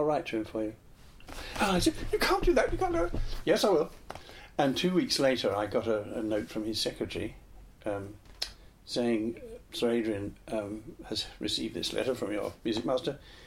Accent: Cheam, London, United Kingdom; yeah, when I lived in Cheam for all my childhood.

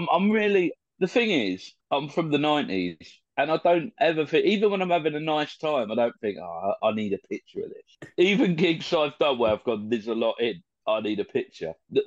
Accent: Dover, South East England, United Kingdom; I'm not slagging off Maidstone. I'm from Dover.

